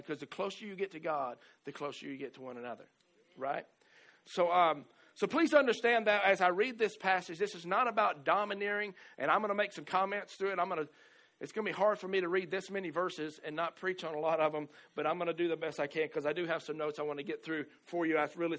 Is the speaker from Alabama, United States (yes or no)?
yes; Alabama, United States; I've never been a farm boy, but I am from Alabama.